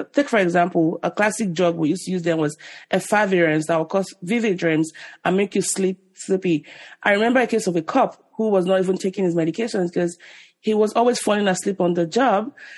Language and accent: English; Nigeria; moved away as an adult; now in United States; Oh, I was born in Nigeria in the 80s. And I left when I was 25. I moved to the US in 2011.